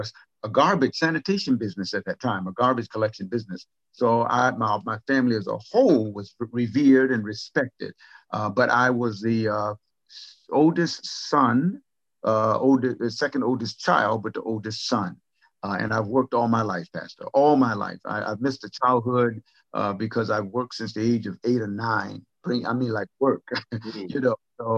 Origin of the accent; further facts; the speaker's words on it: Hobe Sound, Florida, United States; They came from Georgia, and down in Hope Sound, Florida, it was a community that was created to a Black community exclusively to serve the rich, wealthy people on Jupiter Island.